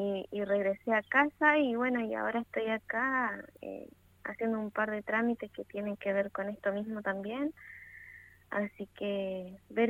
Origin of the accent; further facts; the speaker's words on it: Los Menucos, Río Negro, Argentina; No, soy del pueblo, pero bueno, particularmente no me encuentro viviendo más que nada en el paraje del campo de mi papá, que está en Ancayapao, en el departamento del Cuy.